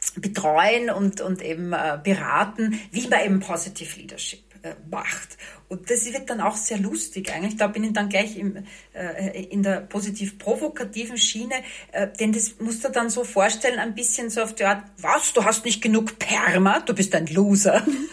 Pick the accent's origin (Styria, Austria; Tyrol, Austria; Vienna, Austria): Vienna, Austria; Ja, ich bin eine geborene Wienerin.